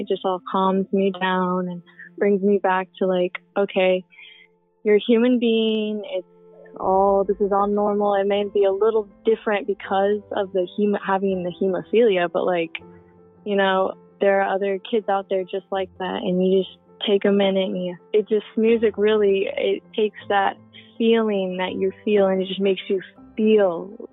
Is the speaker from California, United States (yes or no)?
yes; Agoura Hills, California, United States; I'm from Agoura Hills, California.